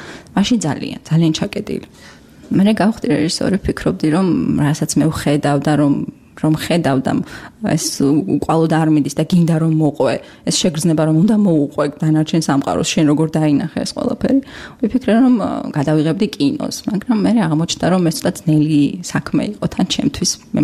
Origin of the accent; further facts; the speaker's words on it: Mtskheta-Mtianeti, Georgia; ბავშვობა გავატარე ხევსურეთში, დავიბადე და გავიზარდე ხევსურეთში. ეს იყო ძალიან ჩაკეტილი სამყარო